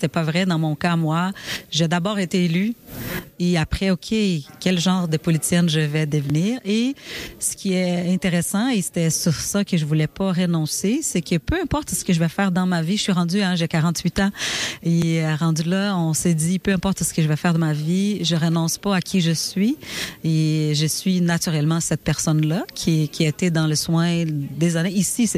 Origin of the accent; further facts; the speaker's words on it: Brazil; moved away as an adult; now in Sherbrooke, Canada; Moi, je viens du Brésil. Ça fait 14 ans que je suis ici à Sherbrooke. Et je suis venue directement à Sherbrooke.